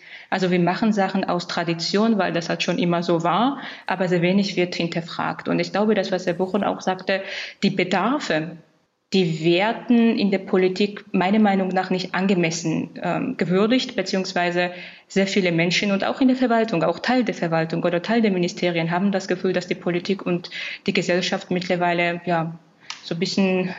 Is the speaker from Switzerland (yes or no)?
no; Georgia; German is a second language; now in Germany; ich bin in Georgien geboren und groß geworden. Deshalb sage ich, ich bin Ossi im doppelten Sinne.